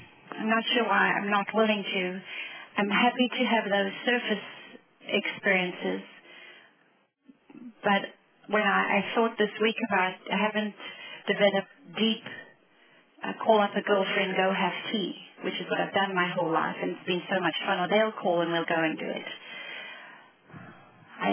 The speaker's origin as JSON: {"language": "English", "country": "South Africa", "tie": "born or raised there", "said": "So my whole experience of how I was raised in South Africa, intentionally and unintentionally."}